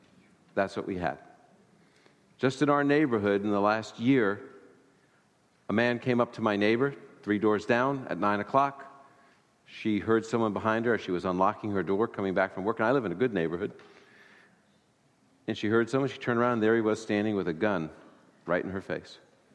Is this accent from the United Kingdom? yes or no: no; Chicago, Illinois, United States; I'm from Chicago for the last 24 years, and this past year, we had 752 murders in the city of Chicago.